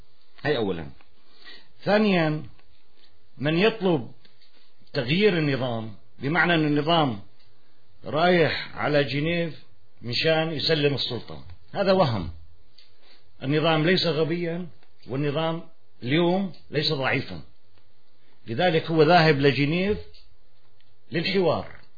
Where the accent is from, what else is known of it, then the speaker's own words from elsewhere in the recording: Syria; أنا ابن سوريا وكلياتنا أولاد سوريا